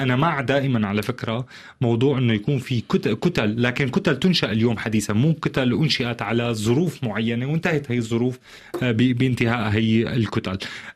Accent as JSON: {"language": "Arabic", "country": "Syria", "said": "هاي المؤسسات بصراحة بعمرها ما مثلتني أنا كسوري"}